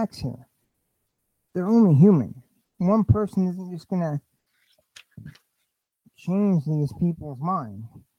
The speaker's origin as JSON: {"language": "English", "country": "United States", "said": "I don't know. I'm just an American. And I'm a human."}